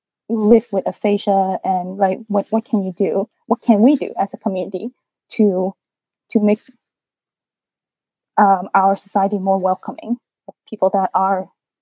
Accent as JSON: {"language": "English", "town": "Guangzhou", "region": "Guangdong", "country": "China", "tie": "born or raised there", "said": "So, so when I was a kid, I grew up in Guangzhou, China."}